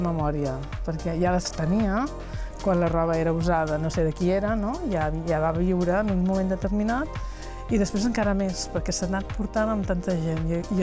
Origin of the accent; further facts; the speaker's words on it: Igualada, Catalonia, Spain; moved away; jo vinc d'Igualada, jo vaig deixar Igualada en l'època que hi havia del tèxtil, als anys 60